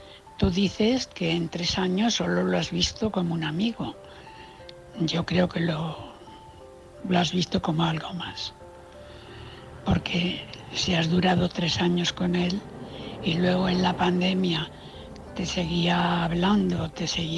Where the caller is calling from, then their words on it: Valencia, Valencian Community, Spain; de Valencia.